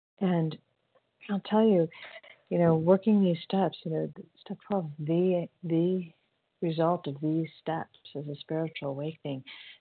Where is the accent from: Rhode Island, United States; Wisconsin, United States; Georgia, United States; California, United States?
California, United States; I'm from California.